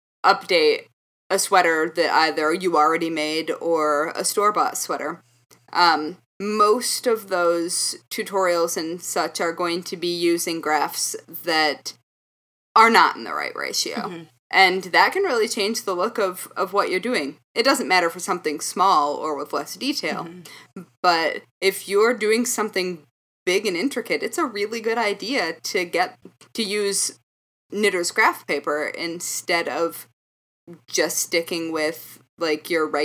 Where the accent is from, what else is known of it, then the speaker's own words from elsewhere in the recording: Midwest, United States; I'm from the Midwest.